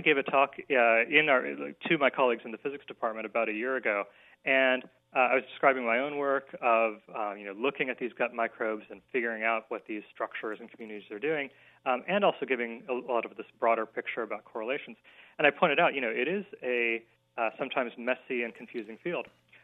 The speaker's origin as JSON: {"language": "English", "country": "India", "said": "So I'm Indian by background, from India."}